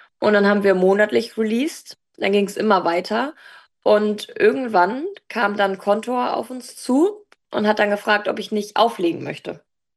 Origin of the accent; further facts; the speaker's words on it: Stade, Lower Saxony, Germany; Also ich komme aus Stade